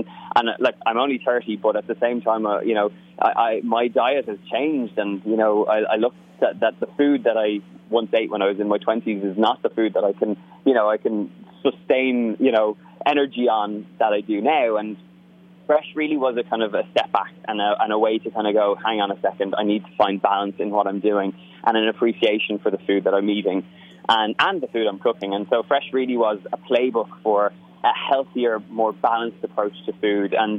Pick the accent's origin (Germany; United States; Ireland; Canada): Ireland; as an Irish person, you instantly cringe when you hear those words